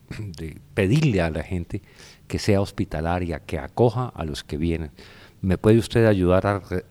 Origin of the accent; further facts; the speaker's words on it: Colombia; now in Ecuador; somos muchísimos los colombianos que estamos viviendo aquí